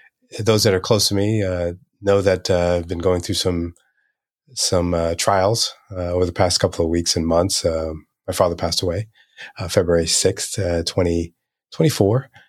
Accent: Haiti; now in United States; He knew that he didn't want us staying in country as we grew up in Haiti, and knew that we were going to come back to the States.

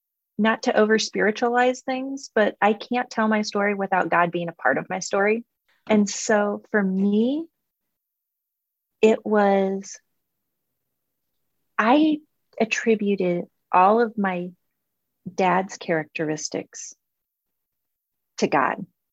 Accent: United States; But I'm an American girl, and I love Sunday football, and I love, I love Disneyland, and I love reality TV, and I love American culture.

